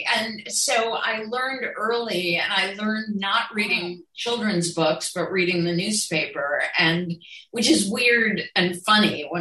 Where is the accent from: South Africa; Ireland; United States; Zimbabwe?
United States; Cleveland, Ohio; Nobody, I grew up in Cleveland. People around me were lawyers and business people.